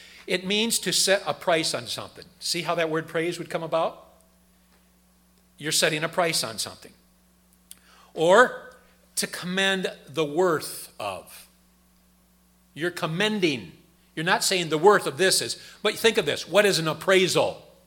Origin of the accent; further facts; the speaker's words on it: Midwest, United States; now in New England, United States; When I came to New England, being a Midwesterner, being a Northerner, so still understanding the North's way